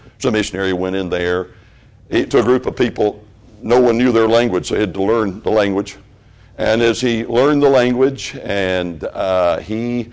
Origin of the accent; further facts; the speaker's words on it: Memphis, Tennessee, United States; built near the fairgrounds there in the city of Memphis